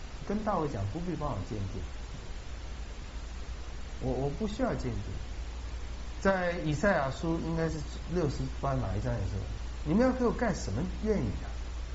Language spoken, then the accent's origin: Chinese; China; 我们中国人做了王当然就是盖宫殿了